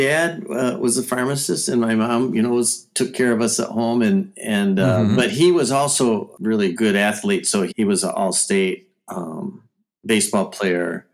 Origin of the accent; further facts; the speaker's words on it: Mackinac Island, Michigan, United States; I'm actually from Northern Michigan. I don't know if anybody's ever heard of Mackinac Island